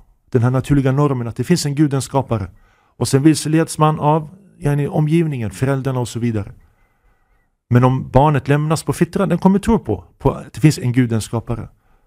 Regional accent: Uppsala, Uppsala County, Sweden; jag växte upp i Gottsunda med mamma och gick i Gottsunda skolan.

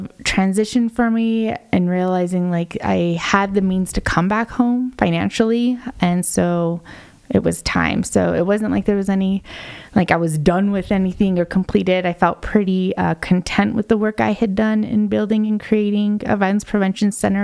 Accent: Arroyo Hondo, New Mexico, United States; also born or lived in Las Vegas, New Mexico; I grew up in Arroyo Hondo.

